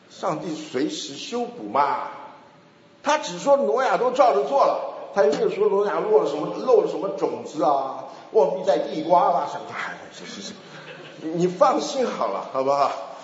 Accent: Taiwan; 我们台湾话叫抓鸡

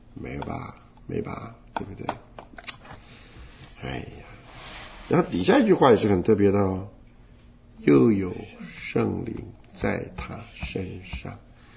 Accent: China; 像我们中国人讲相貌堂堂，又公义又虔诚，没有告诉我们内容。

